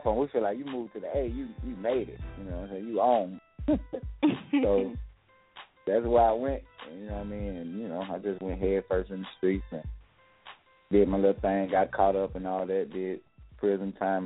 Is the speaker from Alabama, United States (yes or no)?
yes; Camden, Alabama, United States; Well, I'm from Alabama. Small country town called Camden, Alabama.